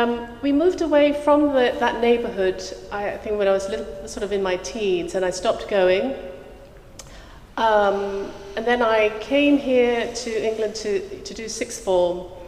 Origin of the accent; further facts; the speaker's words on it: Malaysia; Well, I was born in Malaysia and I grew up there. My parents were not religious